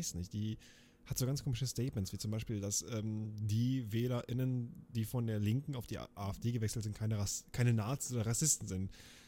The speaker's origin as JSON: {"language": "German", "region": "Berlin", "country": "Germany", "said": "als Berliner habe ich insgesamt 6 Kreuze gelegt."}